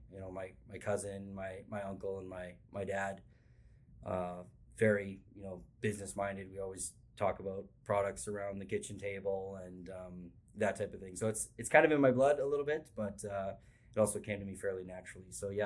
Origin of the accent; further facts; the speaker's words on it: Canada; being a Canadian